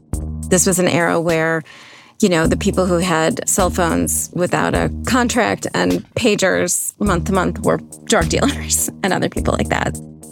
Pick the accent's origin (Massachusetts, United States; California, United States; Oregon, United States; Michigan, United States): Michigan, United States; Flint; I grew up in Flint. You know, at the time it was known as the murder capital of the country, so sad stories were pretty common.